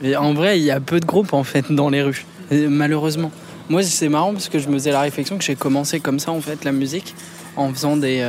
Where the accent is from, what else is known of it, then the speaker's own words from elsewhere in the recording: Clamart, Île-de-France, France; born there; Moi, je suis né à Clamart